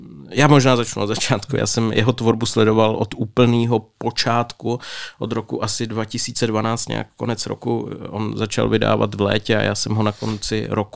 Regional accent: Břeclav, South Moravian Region, Czechia; Já pocházím z Břeclavy, to je na jižní Moravě

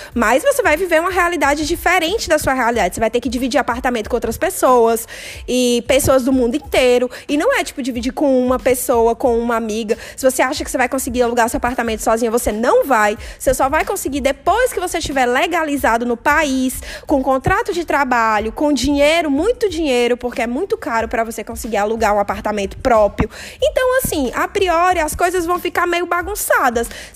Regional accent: Brazil; Eu sou brasileira, eu moro no exterior, e eu estou dizendo, não dá pra defender.

